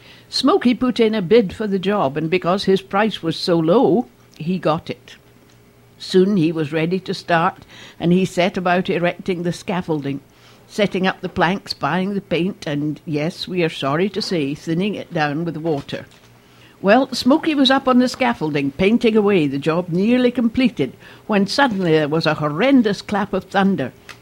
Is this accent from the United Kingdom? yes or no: yes; Scotland, United Kingdom; you know, I'm Scottish.